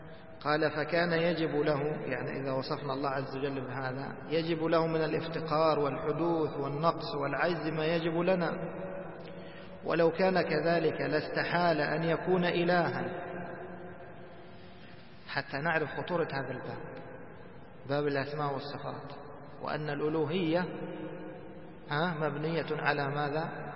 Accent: Egypt; سبحان الله، ما أدري، كانوا عندنا في مصر يذكرون

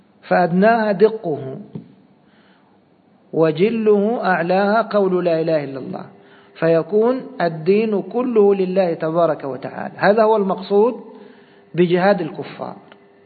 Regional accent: Egypt; كما عندنا في بلادنا مصر

